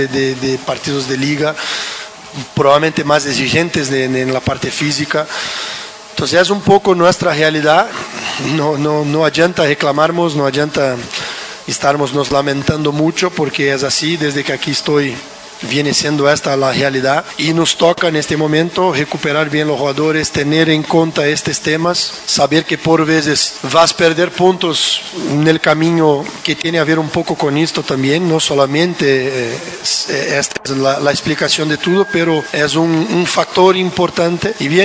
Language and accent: Spanish; Brazil; Spanish is a second language; Yo vengo de Brasil